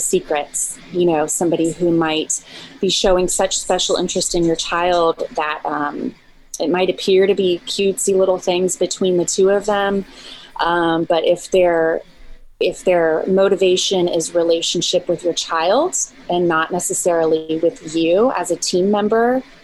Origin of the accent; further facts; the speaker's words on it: Virginia, United States; now in Seattle, United States; we just moved to Seattle, and I'm from Virginia, so it felt, you know, we're in the big city now.